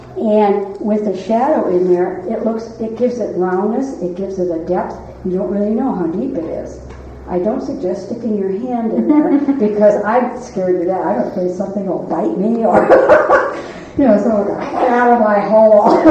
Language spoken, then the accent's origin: English; Bellingham, Washington, United States; I'm from Bellingham, and we're right on the Puget Sound, and a lot of ships come in.